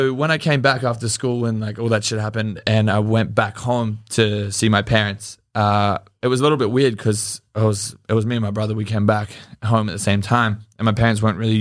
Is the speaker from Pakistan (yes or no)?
no; Australia; growing up in Australia, you're on the toilet for like 2 seconds